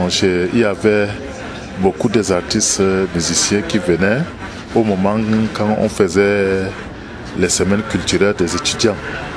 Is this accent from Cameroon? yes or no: yes; Kaélé, Far North, Cameroon; Je suis natif de Kaélé, autochtone même de Kaélé. Je suis né en 67.